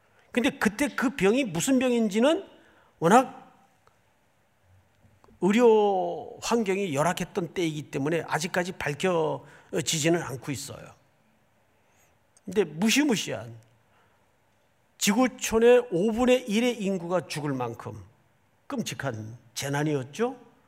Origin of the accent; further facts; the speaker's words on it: Daegu, South Korea; 제가 어린 시절을 대구에서 자랐어요.